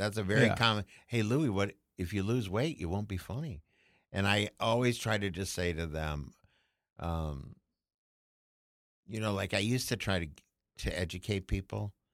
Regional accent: Minnesota, United States; we're big Democrats from Minnesota.

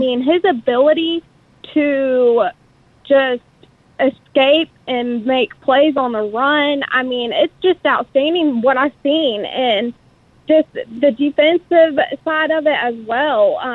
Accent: Boone, North Carolina, United States; obviously I would get kicked out of my hometown if I did not mention Appalachian State beating Texas A&M, which was huge. So I definitely want to bring that up since I am from Boone, North Carolina.

